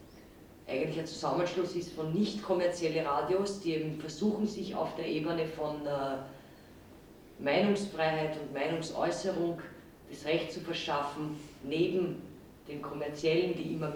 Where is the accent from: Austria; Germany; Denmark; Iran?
Austria; als Österreicher denke ich einfach in die Richtung auch so